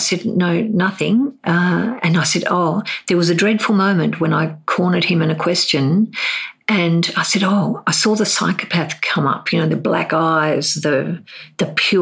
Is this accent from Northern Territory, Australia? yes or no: no; Hobart, Tasmania, Australia; I grew up in Hobart